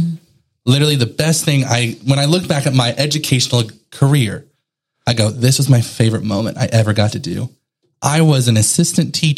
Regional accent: Texas, United States; now in Bangkok, Thailand; my family in Texas, because I'm from Texas, listener, calls

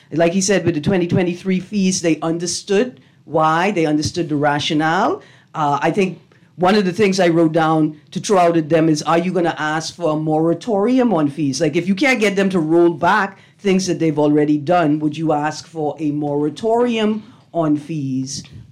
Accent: Auckland, New Zealand; You know I'm from Auckland.

